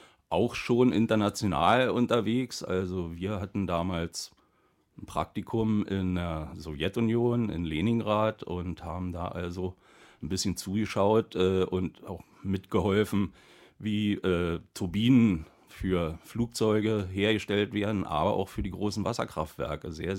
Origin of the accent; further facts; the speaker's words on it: Berlin, Germany; now in Woltersdorf, Germany; ich komme aus Woltersdorf zurzeit, geborener Urberliner, Charité, wie es sich gehört, und 62 Jahre